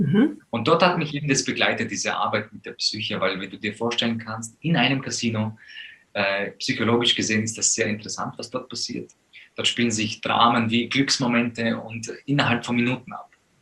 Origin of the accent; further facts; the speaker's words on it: Poland; wir sind aufgewachsen in Polen